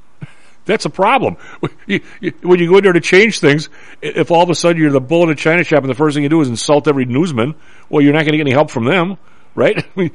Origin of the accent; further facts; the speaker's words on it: Chicago, Illinois, United States; Come on, we're from the South Side. That doesn't happen.